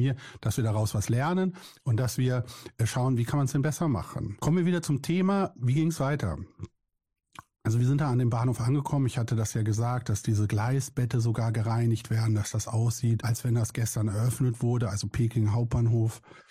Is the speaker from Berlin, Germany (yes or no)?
yes; Berlin, Germany; dachte ich wieder als Berliner so, oh, was wollen die?